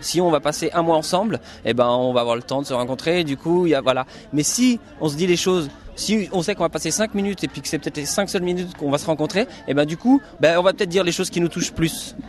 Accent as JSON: {"language": "French", "town": "Barreau", "region": "Auvergne-Rhône-Alpes", "country": "France", "said": "Je viens de Barreau, un petit village dans l'Isère, entre Chambéry et Grenoble."}